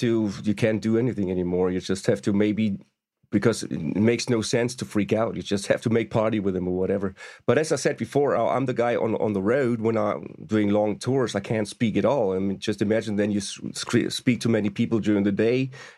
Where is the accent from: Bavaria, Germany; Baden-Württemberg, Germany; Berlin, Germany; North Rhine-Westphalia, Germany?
Baden-Württemberg, Germany; Stuttgart; We first met when they were in Stuttgart, my hometown, then